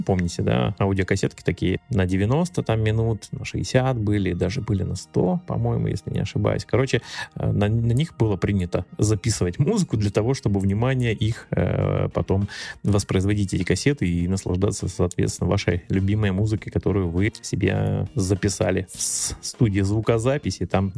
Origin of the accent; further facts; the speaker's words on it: Primorsky Krai, Russia; в провинции, я там из Приморского края родом